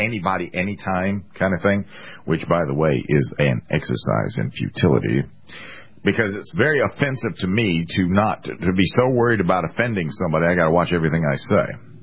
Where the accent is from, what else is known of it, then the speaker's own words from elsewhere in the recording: United States; As an American, I have my right to choose what I will and will not say